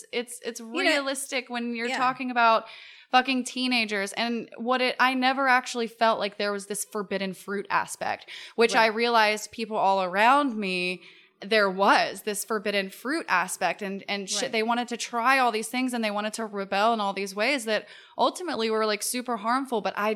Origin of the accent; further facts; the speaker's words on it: the South, United States; especially growing up in the South, where I grew up around people who had to lie to their parents constantly